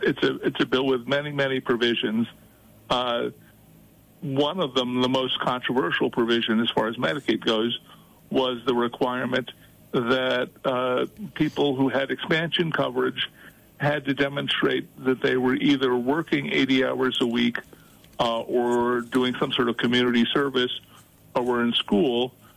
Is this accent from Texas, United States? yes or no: yes; Texas, United States; For example, in my home state of Texas